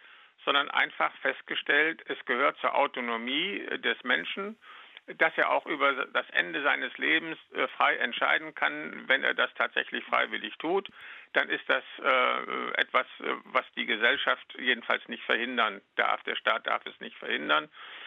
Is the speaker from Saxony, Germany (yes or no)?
yes; Saxony, Germany; born there; Ich bin kein gebürtiger Westfale, sondern gebürtiger Sachse.